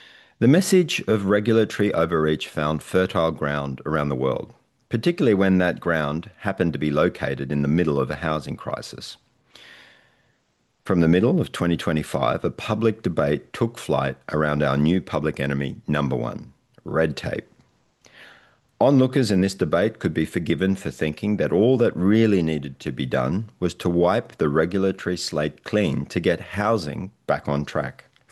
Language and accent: English; Australia; Ministers in my home country of Australia delivered long speeches on it.